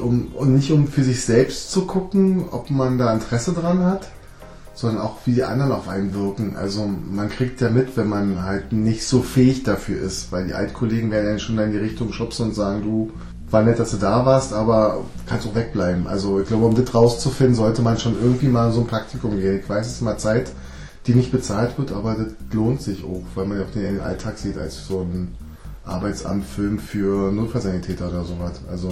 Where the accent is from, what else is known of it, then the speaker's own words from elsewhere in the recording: Berlin, Germany; Also ich komme aus Berlin, ich arbeite in Brandenburg